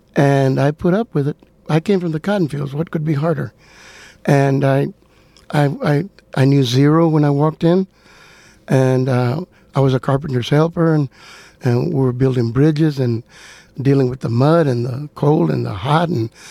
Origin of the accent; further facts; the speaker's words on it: Texas, United States; meaning that we were born and raised in Texas, mm-hmm. and we created, we're Mexican-Americans, we're Americans first. Mm-hmm. We're Mexican-Americans.